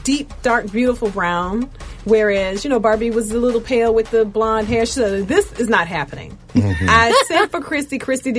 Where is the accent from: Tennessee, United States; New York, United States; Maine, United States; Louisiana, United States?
Louisiana, United States; I'm from Louisiana. My sisters in Arkansas have family all over the South.